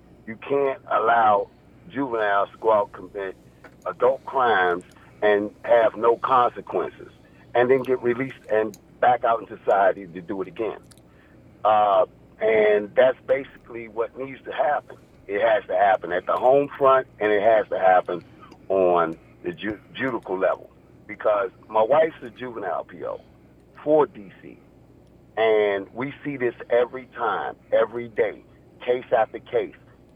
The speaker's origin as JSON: {"language": "English", "town": "Washington", "region": "District of Columbia", "country": "United States", "tie": "born or raised there", "said": "I'm 54 years old, born and raised in D.C. I'm from Edgewood."}